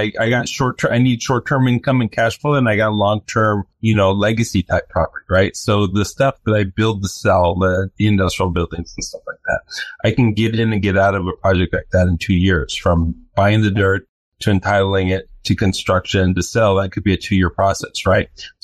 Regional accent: Los Angeles, California, United States; You know, I'm from East LA, right?

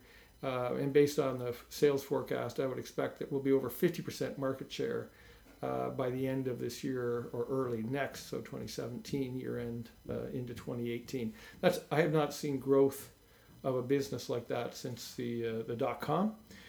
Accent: Toronto, Ontario, Canada; now in Buffalo, United States; growing up in the Toronto area as a kid, you know, my dad's American, my mom's Canadian, I never thought that I would be moving to Buffalo.

